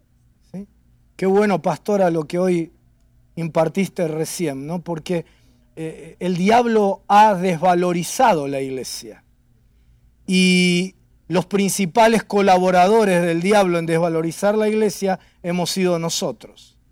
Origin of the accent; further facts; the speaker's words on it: Argentina; En mi país, en Argentina, nosotros somos los número uno en pecado.